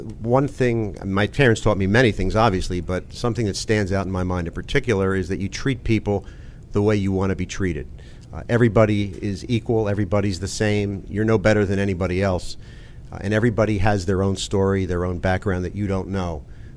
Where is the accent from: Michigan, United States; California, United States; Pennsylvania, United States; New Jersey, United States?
Pennsylvania, United States; Philadelphia; I grew up in Northeast Philadelphia around Welsh and the Boulevard.